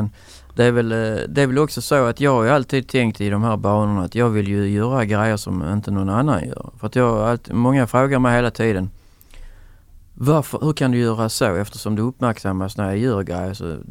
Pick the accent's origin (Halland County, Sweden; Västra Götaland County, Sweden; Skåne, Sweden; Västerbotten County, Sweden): Skåne, Sweden; accent: Old Scanian; Jag brukar säga att jag är tvåspråkig. Jag pratar både gammelskånska och svenska.